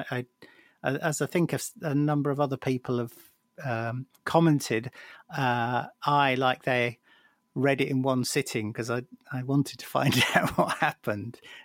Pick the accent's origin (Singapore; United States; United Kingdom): United Kingdom; North West England; born there; I was born in Lancashire, the other side of the Pennines.